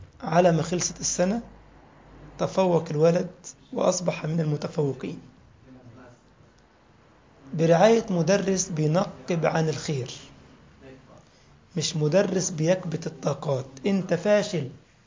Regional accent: Egypt; كان أحد الدكاترة عندنا في مصر كان دكتور في البلاغة في كلية دار علوم تقريبا

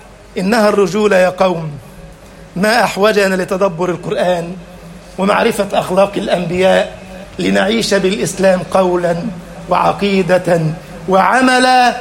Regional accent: Egypt

